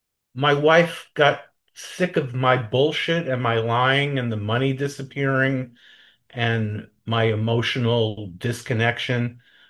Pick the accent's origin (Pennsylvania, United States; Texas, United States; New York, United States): New York, United States; I got very involved in the anti-war movement here in New York. I grew up in New York